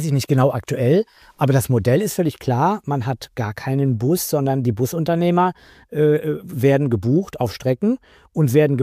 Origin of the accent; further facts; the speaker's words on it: Bad Harzburg, Lower Saxony, Germany; born there; ich bin in Bad Harzburg geboren, das eines der ältesten Gestüte Deutschlands hatte.